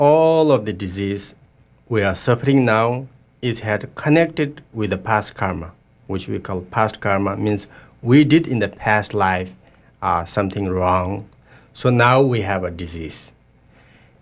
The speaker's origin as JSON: {"language": "English", "town": "Solukhumbu", "region": "Koshi Province", "country": "Nepal", "tie": "born there", "second_language": "English", "said": "I was born in Nepal, near the Mount Everest, Solukhumbu, and I was born with a Buddhist family in Nyingmapa traditions."}